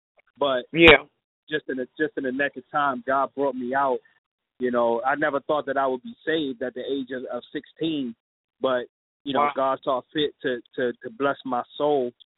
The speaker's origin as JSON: {"language": "English", "town": "Baltimore", "region": "Maryland", "country": "United States", "tie": "born or raised there", "said": "so growing up in Baltimore City is not hard not to be a knucklehead"}